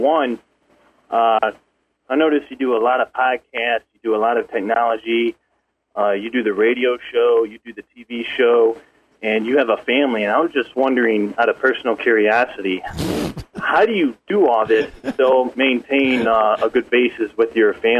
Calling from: Ohio, United States; Calling you from the Buckeye State, Northern Ohio.

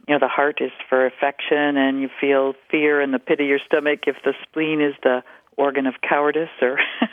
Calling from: Ketchikan, Alaska, United States; I'm calling from Ketchikan, Alaska.

